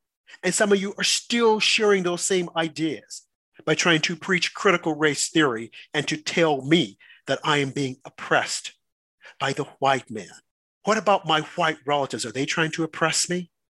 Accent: United States; born there; I was born here in America, in the freest country.

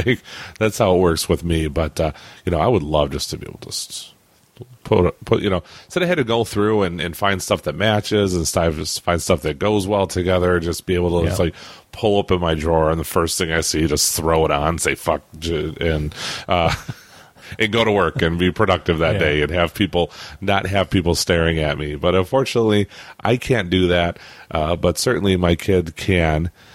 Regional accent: Michigan, United States; I live in Michigan because I grew up in Michigan.

